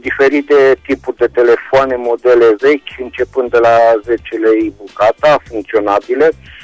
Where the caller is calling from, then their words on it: Reșița, Caraș-Severin, Romania; din Reșița și revin și eu cu câteva anunțuri, vă rog.